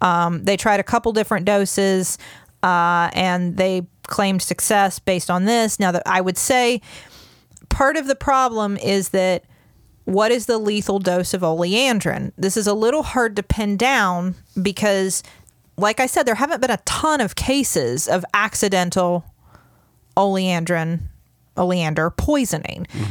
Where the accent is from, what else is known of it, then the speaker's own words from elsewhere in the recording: United States; But as an American with a right of free expression, I'm telling you, I've seen it with my own eyes.